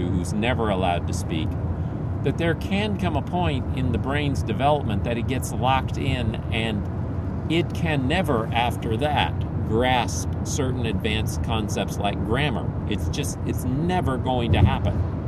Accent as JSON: {"language": "English", "country": "Philippines", "tie": "born or raised there", "second_language": "English", "said": "And growing up in the Philippines, there were some interesting tensions between Tagalog and English."}